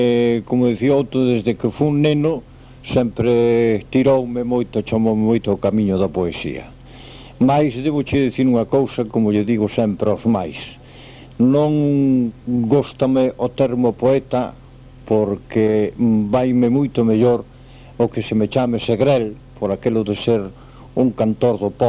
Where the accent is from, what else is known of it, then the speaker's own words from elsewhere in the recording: Galicia, Spain; Para min, sería unha honra o ser o derradeiro segrel da miña terra, da miña Galicia.